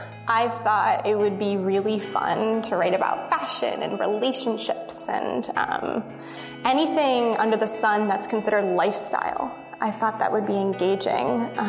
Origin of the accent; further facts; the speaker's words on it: Boca Raton, Florida, United States; Yeah, I'm originally from South Florida, Boca Raton, Florida.